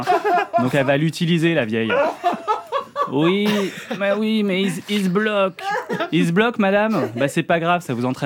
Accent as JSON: {"language": "French", "region": "Bourgogne-Franche-Comté", "country": "France", "tie": "born or raised there", "accent": "Burgundian", "said": "je débarquais de mon bled en Côte d'Or"}